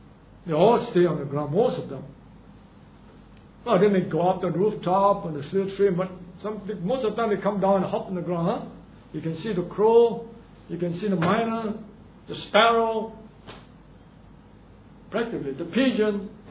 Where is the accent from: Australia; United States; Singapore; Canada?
Singapore; as far as a Singaporean, I believe, I'm not sure about a Filipino now. Singapore become an instant, everything is an instant, fast-paced society we have, right?